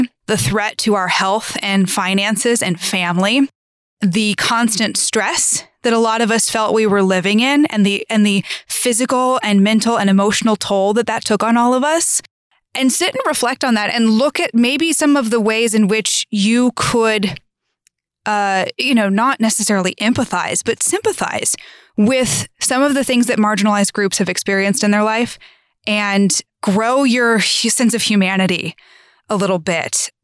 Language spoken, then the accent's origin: English; Orlando, Florida, United States; Because maybe it's because I grew up in Orlando and I've been to Disney too many times.